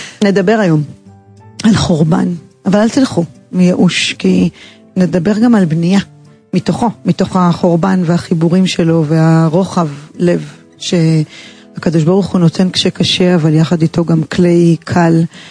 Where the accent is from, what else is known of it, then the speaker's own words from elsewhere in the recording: Jerusalem, Jerusalem District, Israel; גם אני ירושלמית